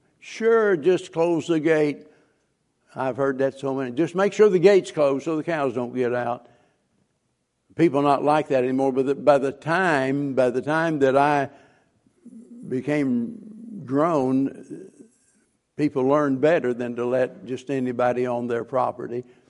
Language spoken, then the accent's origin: English; the Ozarks, United States; And I come from the Ozarks, and there we've got cottonmouths and snakes, copperheads, cottonmouths.